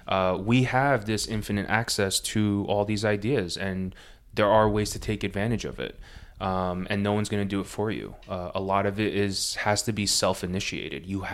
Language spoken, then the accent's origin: English; New Jersey, United States; I was born and raised in Jersey. All my best friends live there. My family lives there.